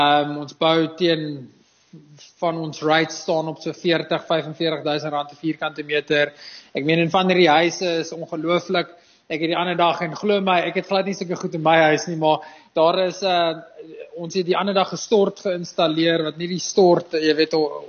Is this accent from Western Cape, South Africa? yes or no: no; Pietermaritzburg, KwaZulu-Natal, South Africa; Ek het groot geword in Pietermaritzburg Bay. Ek het op 'n plaas groot geword. Ons het citrus en melk beeste gehad.